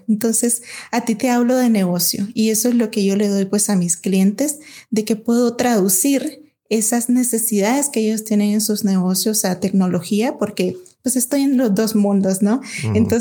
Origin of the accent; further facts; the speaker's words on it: Nicaragua; Pues soy nicaragüense.